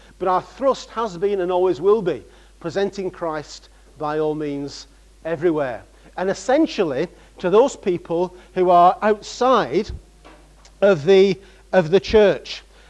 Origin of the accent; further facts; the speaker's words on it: North West England, United Kingdom; now in Scotland, United Kingdom; But originally I'm from Lancashire and always prided myself in being from the north.